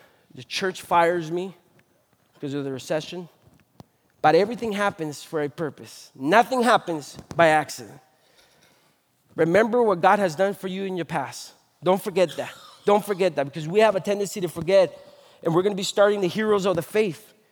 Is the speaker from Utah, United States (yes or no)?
no; California, United States; Growing up in the Bay Area, I decided that I wanted to be a police officer.